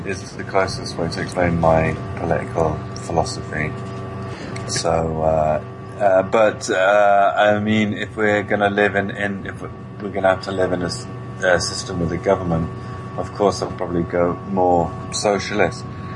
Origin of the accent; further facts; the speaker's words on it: Bristol, South West England, United Kingdom; moved away as an adult; now in France; And I was born in Bristol and grew up in Bristol and now live in France.